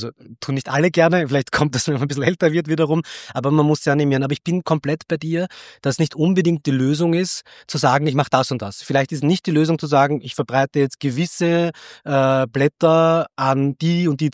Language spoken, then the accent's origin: German; Vienna, Austria; ich bin halt in Simmering aufgewachsen